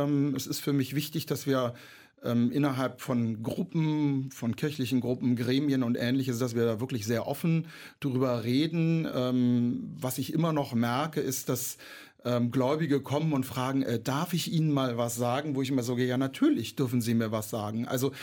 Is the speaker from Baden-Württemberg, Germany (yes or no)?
no; Berlin, Germany; ich könnte mir sehr, sehr gut vorstellen, außerhalb meiner Heimat Berlin hier sesshaft zu werden